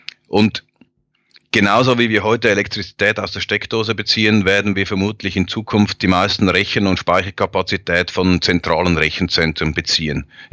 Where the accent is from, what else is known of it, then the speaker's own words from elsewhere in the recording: Switzerland; Siehst du, wie ich als Schweizer diese europäische Sicht einnehme?